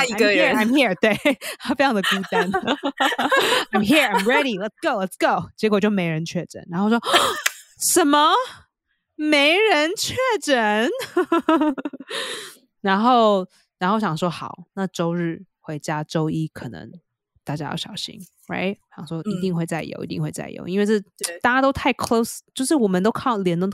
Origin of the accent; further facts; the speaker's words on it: Nantou, Taiwan; 我们家是南投来的。